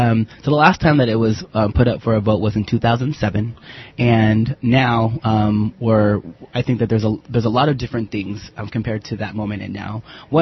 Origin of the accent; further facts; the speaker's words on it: Sacramento, California, United States; also born or lived in Guam; Yeah, well, I was born in Guam, but I grew up most of my life in Sacramento, California.